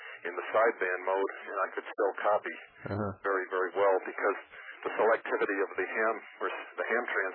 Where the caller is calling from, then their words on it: New Jersey, United States; Hello. I'm calling from Northern New Jersey.